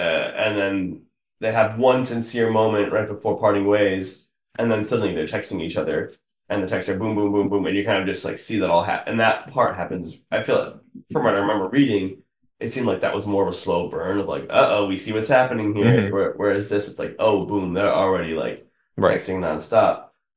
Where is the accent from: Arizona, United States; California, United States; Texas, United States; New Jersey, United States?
Texas, United States; we can also talk about the Texas authenticity and that representation, since we're both Texan.